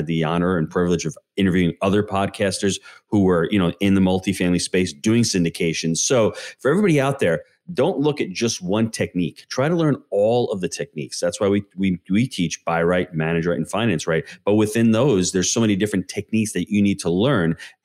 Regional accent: New York, United States; I'm a New Yorker back then. You know, where's, you're a New Yorker, you know, the tri-state area.

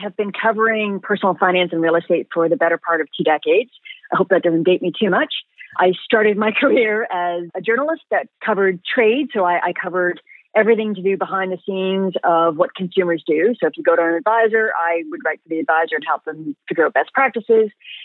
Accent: England, United Kingdom; now in Canada; We came from England. My father was trying to escape sort of what he considered classism there.

